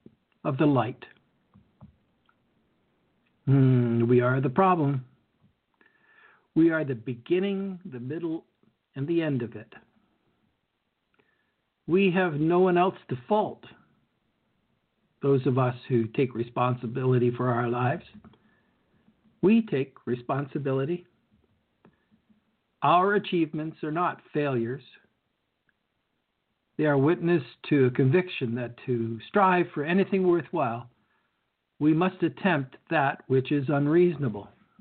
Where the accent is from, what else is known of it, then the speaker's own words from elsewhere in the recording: Canada; but we're polite here. We're Canadian.